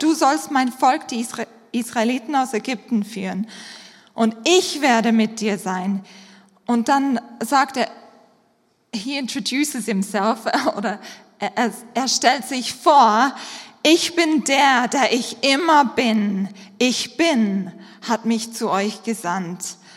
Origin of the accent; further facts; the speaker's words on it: Papua New Guinea; also born or lived in Switzerland; now in Germany; Ich bin ein Missionskind in Papua-Neuguinea aufgewachsen. Und dann, ich komme aus der Schweiz, dann bin ich nach Deutschland